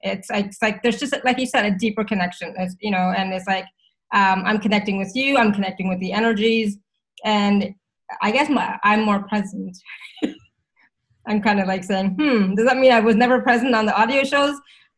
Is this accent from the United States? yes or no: no; India; It's like, no, I am Indian. And we also talk with our hands and, you know, all that wonderful stuff.